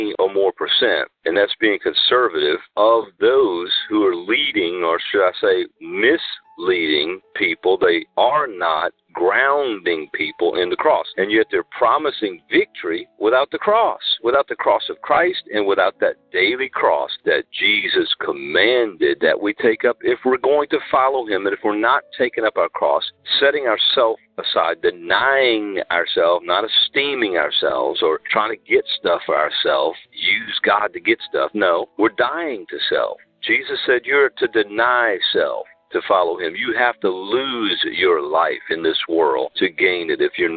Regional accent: Louisiana, United States; And that would be, from my home state, Jesse Duplantis. I mean, everybody likes to listen to a Cajun, right?

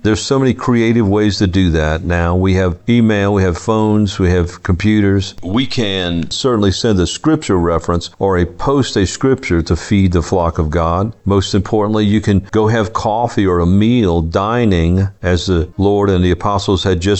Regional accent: Louisiana, United States; I'm from Louisiana and love to cook.

